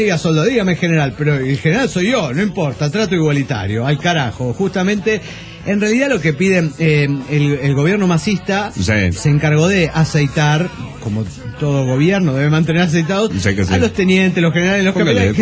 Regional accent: Santa Rosa, La Pampa, Argentina; now in Córdoba, Argentina; En estos momentos de mi vida transcurre entre Santa Rosa La Pampa, de donde soy oriundo.

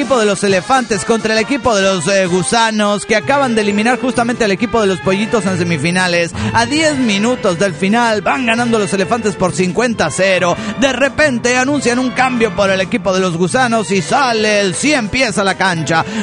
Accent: Cali, Valle del Cauca, Colombia; de Cali, Colombia.

